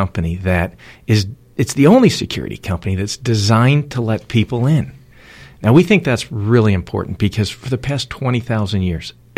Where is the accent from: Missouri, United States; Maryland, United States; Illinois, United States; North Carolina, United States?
Illinois, United States; Chicago; Yeah, growing up in Chicago was great. I wouldn't change it if I had 100 opportunities to change it.